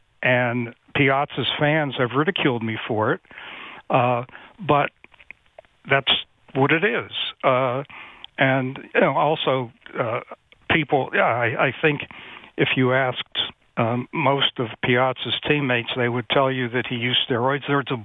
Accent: Pittsburgh, Pennsylvania, United States; One of the players who got in the last year a while ago was a guy I grew up watching in Pittsburgh, Ralph Kiner.

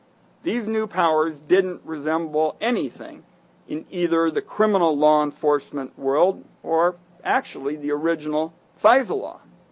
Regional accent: Oregon, United States; when the people in my home state hear those words, secret law, several of them come up and say

